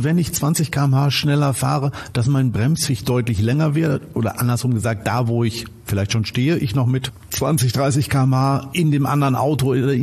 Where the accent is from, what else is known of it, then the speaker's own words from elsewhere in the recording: Detmold, North Rhine-Westphalia, Germany; Ich sage immer, ich komme aus Detmold. Das ist ein relativ kleines Fleckchen Erde.